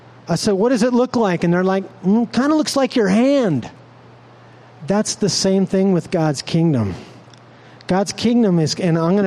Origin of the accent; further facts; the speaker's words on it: United States; One of the things I know growing up as an American, we're really, it's kind of in our culture, this thing about being perfect.